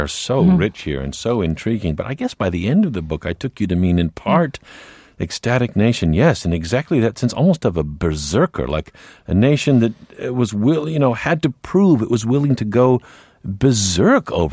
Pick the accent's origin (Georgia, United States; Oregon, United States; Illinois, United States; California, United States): Illinois, United States; Bloomington; from my hometown in Bloomington, Illinois